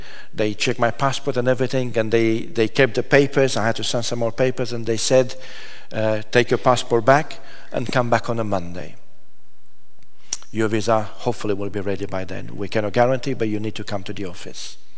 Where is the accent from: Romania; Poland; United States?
Romania; Târgu Jiu, Gorj; I was telling you that on that journey back from Bucharest to Târgu Jiu, to my hometown, on the train, at about 6 o'clock in the evening